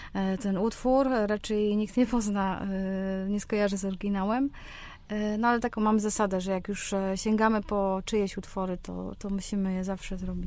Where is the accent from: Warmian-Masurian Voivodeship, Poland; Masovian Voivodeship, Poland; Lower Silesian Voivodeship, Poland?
Lower Silesian Voivodeship, Poland; Głogów; no bo jesteśmy z Głogowa